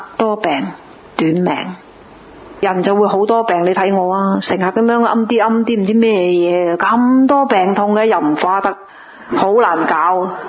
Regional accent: Guangdong, China; accent: Cantonese; 我哋广东话叫先有世界叹啊嘛！

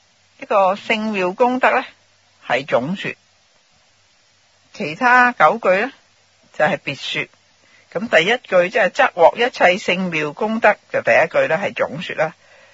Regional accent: China; 因为我们中国人呢重这个礼

